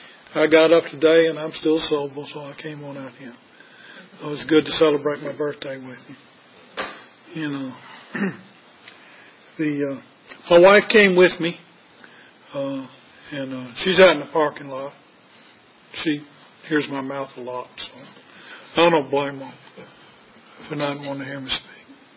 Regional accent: Richmond, Virginia, United States; I'm from Richmond, Virginia.

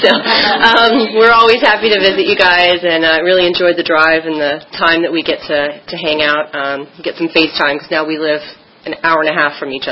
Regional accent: Washington, District of Columbia, United States; born there; I was born in Washington, D.C. To my lovely parents who are super dysfunctional and fabulous

